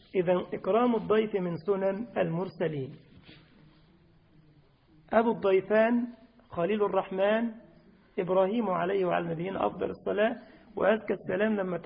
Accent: Egypt; تفاح عندكم في الجزائر يا شيخ، انما عندنا في مصر كلها شغاله على الخرفان

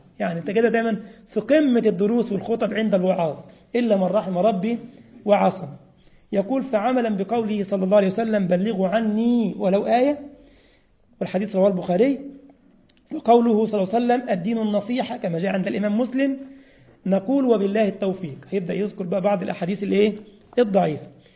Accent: Egypt; يعني كما يقال عندنا في مصر، بيجيب لك من كل فيلم أغنية

